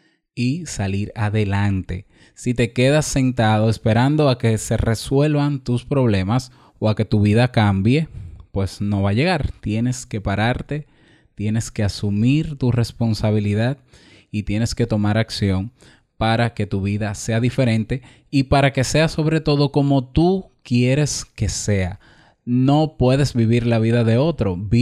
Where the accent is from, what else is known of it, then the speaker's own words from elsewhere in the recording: Dominican Republic; en mi país, República Dominicana